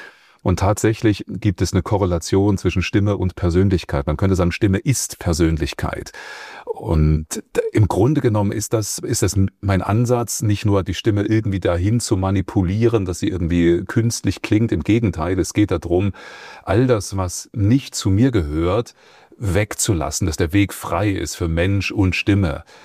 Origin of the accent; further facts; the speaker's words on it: Dresden, Saxony, Germany; born there; accent: Saxon; also born or lived in Weimar; Also gebürtig bin ich Dresdner, ich komme aus Sachsen. Wenn still, kann ich auch noch ein bisschen Sächs quatschen, das mache ich aber eher selten.